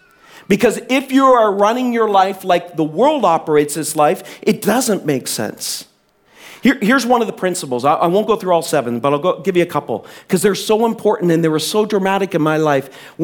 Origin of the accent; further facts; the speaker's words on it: New Brunswick, Canada; many of you know I'm from New Brunswick originally.